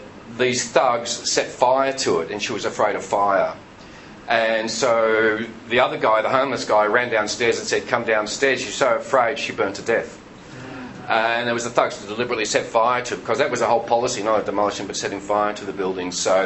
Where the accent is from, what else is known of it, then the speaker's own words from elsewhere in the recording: Melbourne, Victoria, Australia; when you go down to Melbourne, and I'm from Melbourne, you go down to St Kilda